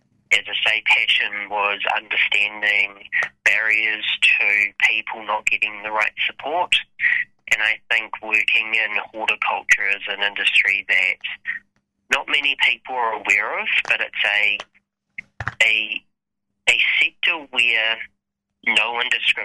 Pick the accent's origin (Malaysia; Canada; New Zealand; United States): New Zealand; Ahuriri, Hawke's Bay; I guess born and bred in Ahuriri, two amazing children, and a long history working with our community here in Hawke's Bay.